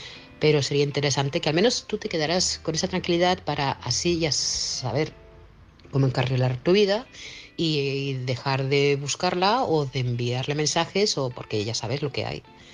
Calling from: Manresa, Catalonia, Spain; de Manresa, Barcelona.

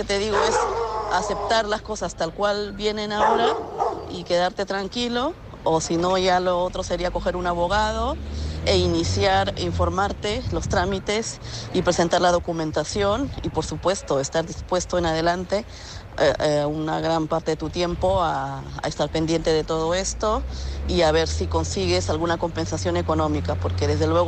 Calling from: Madrid, Community of Madrid, Spain; de Madrid.

